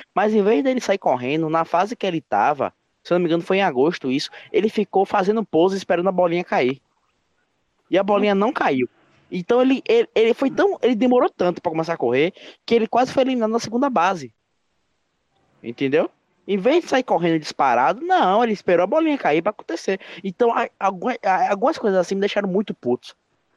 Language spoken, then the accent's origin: Portuguese; Bahia, Brazil; Só porque eu sou baiano.